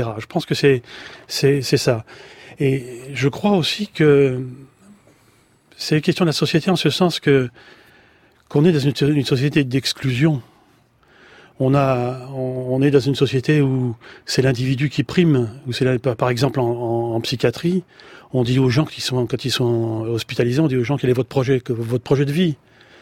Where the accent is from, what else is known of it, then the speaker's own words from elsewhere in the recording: Le Havre, Normandy, France; la même chose chez moi au Havre